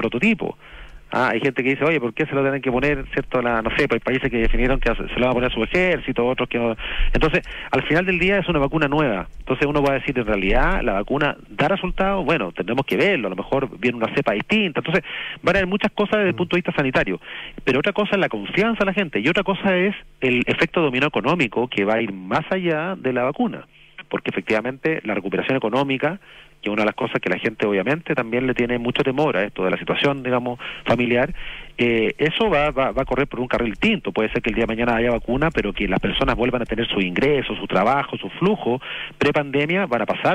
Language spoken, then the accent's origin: Spanish; Chile; nuestra cultura como chileno, que es muy distinta.